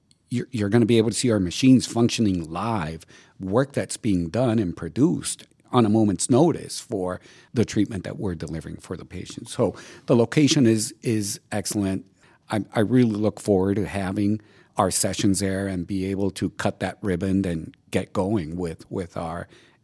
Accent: Bogota, Bogotá Capital District, Colombia; moved away as an adult; now in United States; I'm originally born and raised in Bogota, Colombia. Did dental school at Universidad Javeriana down in Bogota. And in 1996, moved to the U.S.

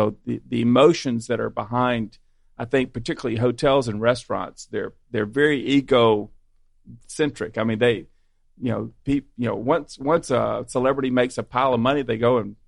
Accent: Birmingham, Alabama, United States; I mean, I'm from Birmingham

